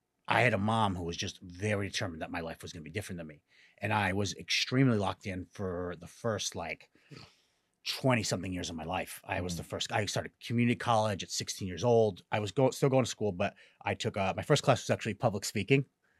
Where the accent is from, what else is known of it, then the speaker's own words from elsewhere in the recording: Portville, New York, United States; I grew up in Portville, New York, population 959 people.